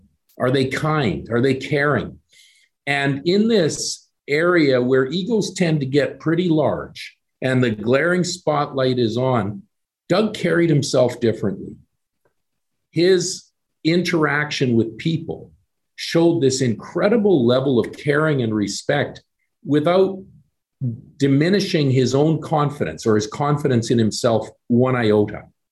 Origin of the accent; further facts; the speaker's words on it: Canada; I come from Canada.